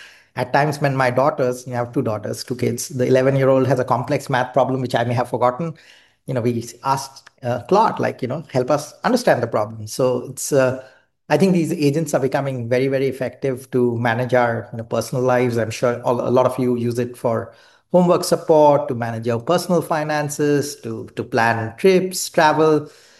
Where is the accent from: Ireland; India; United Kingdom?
India; moved away as an adult; now in United States; So I grew up in India. I went to school there, engineering school, and then business school.